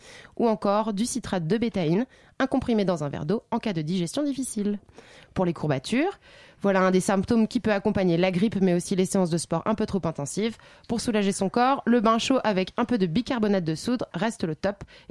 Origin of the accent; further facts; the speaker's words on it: Brittany, France; Je suis retournée dans mon pays natal, la Bretagne